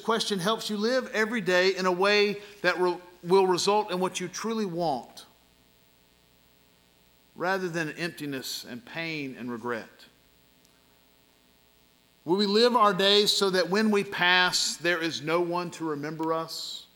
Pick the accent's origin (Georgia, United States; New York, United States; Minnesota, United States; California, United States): Georgia, United States; Macon; As a child growing up in Macon, who was Baptist before I was Christian